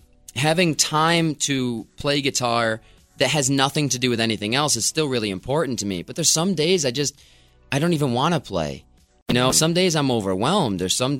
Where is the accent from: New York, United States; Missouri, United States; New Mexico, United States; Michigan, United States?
New York, United States; Rochester; but I'm here in the studio in Rochester. I grew up here, so